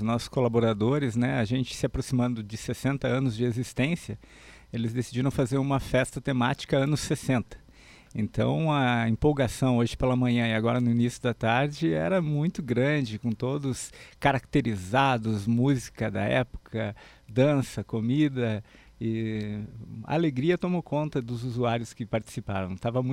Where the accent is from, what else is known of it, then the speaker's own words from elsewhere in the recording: Cachoeira do Sul, Rio Grande do Sul, Brazil; now in Passo Fundo, Brazil; Mas eu lembro de quando eu era pequeno, criança, e não morava em Passo Fundo, sou natural de Cachoeira do Sul.